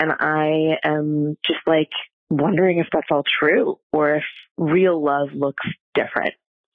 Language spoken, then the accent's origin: English; New York, United States; I'm from New York.